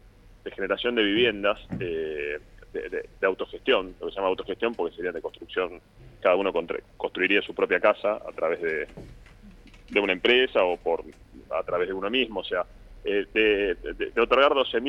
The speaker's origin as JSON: {"language": "Spanish", "town": "Bariloche", "region": "Río Negro", "country": "Argentina", "said": "Hace muchos años, hace 30 años que estoy en Bariloche, tengo mi familia, mis hijos son nacidos en Bariloche."}